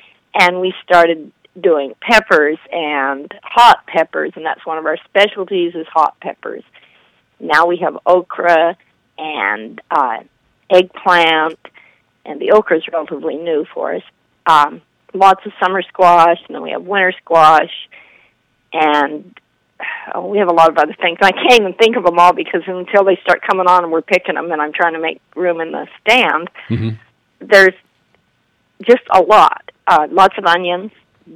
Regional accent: Alaska, United States; And so I grew up in Alaska, so I chatted with these boys.

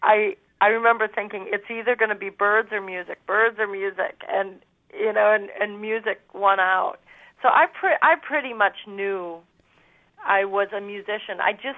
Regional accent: Windom, Minnesota, United States; now in New York City, United States; Well, I'm from Windom, Minnesota, originally, southwest Minnesota, and I now live in New York City

